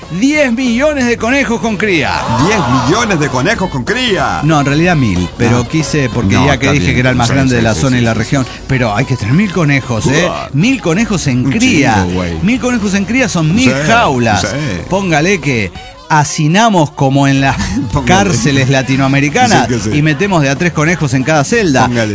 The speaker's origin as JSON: {"language": "Spanish", "region": "Mexico City", "country": "Mexico", "said": "de Chilangolandia."}